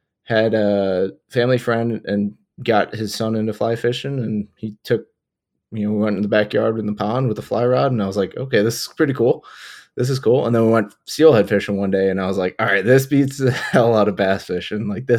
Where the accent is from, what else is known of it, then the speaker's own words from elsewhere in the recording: Buffalo, New York, United States; So I grew up in Buffalo, New York, and we have, you know, a very diverse fishery here with two great lakes, ton of river systems, and a ton of small ponds